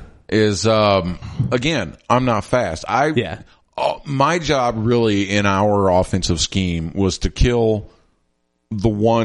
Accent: Watertown, Massachusetts, United States; But you see, I grew up in Watertown, so I hung out with all of those guys.

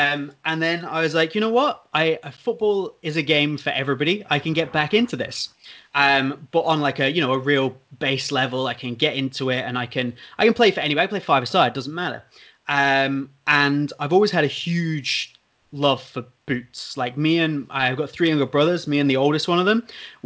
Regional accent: Yorkshire and the Humber, United Kingdom; moved away as an adult; now in Copenhagen, Denmark; I grew up in Yorkshire. I was there till I was like 18. Then I moved off to university.

